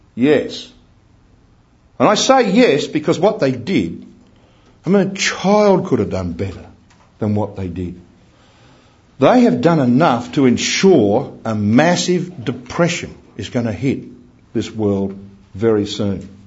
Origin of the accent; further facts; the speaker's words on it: Queensland, Australia; I come from Queensland, huge state, 1,200 miles long, 1,000 miles wide